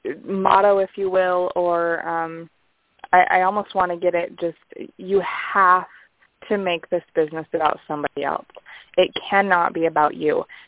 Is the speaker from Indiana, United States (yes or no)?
no; Michigan, United States; now in Utah, United States; I'm from Michigan, and I live in Utah.